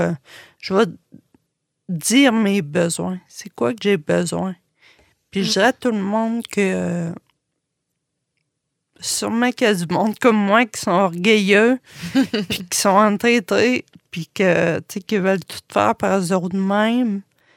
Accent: Quebec, Canada; Puis là, tu dis, ah, moi, je suis gaspésien.

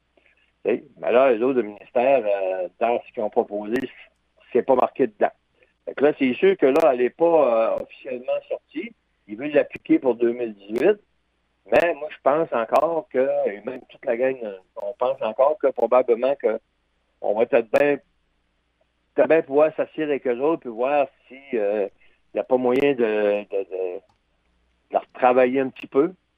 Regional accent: Quebec, Canada; Donc, ça veut dire que moi, je viens du Québec

